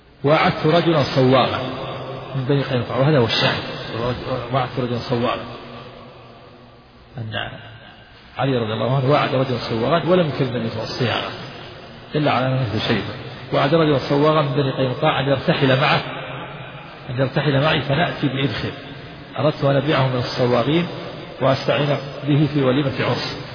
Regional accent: Najd, Saudi Arabia; وكان عندنا في نجد يجعل بدل سقف البيوت الخشب ثم الجريد في النخل ثم الخوص

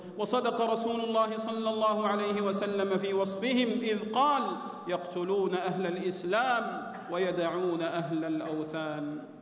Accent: Saudi Arabia; إن بلادنا المملكة العربية السعودية وعلماءها ومناهجنا وشبابنا براء من تلك الجماعات الإرهابية

